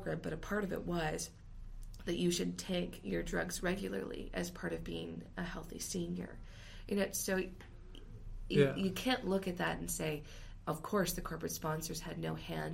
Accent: Canada; so I can only speak to it as a Canadian consumer.

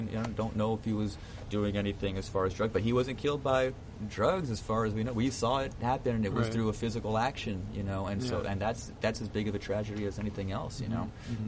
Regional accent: El Paso, Texas, United States; I'm wearing a T-shirt with Texas on it that says El Paso. I'm from El Paso, like my home.

